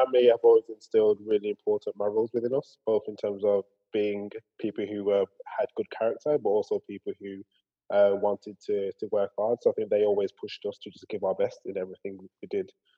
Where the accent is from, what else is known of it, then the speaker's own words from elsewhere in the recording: Birmingham, West Midlands, United Kingdom; I'm a Brummie.